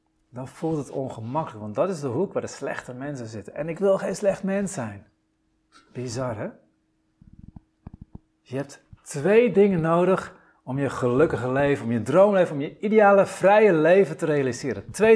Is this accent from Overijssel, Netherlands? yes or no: no; Den Helder, North Holland, Netherlands; Ik ben in Den Helder opgegroeid.